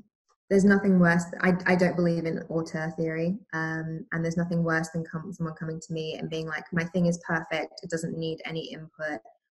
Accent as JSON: {"language": "English", "country": "Australia", "accent": "Australian", "said": "And I've been told that my accent becomes more Australian when I'm angry and when"}